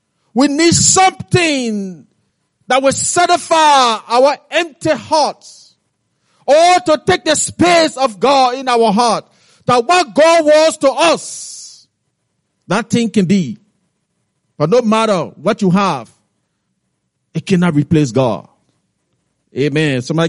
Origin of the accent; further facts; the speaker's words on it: Liberia; English is a second language; Just know that I'm from Liberia, Africa. That's the way we say it.